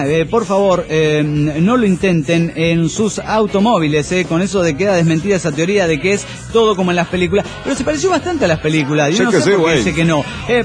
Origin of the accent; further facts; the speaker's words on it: Tultitlán, State of Mexico, Mexico; de Tutitlán Edomex.